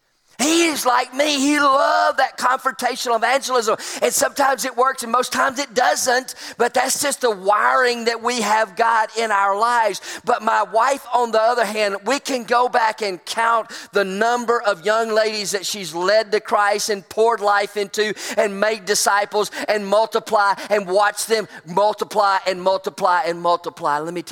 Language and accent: English; Alabama, United States; I'm from Alabama. We don't have many orchards in Alabama.